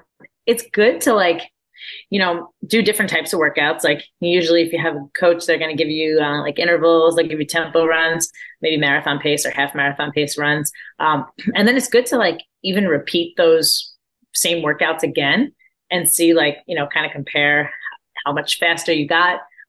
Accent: Orlando, Florida, United States; The Olympic trials are in my hometown of Orlando.

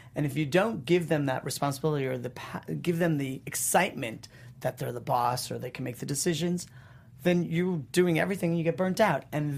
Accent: New York, United States; I'm from New York. I'm a little more direct.

